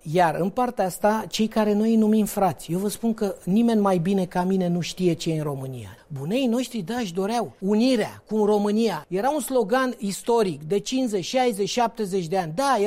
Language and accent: Romanian; Moldova; sunt moldovean și mă bat pentru asta, pentru o Moldovă suverană și independentă.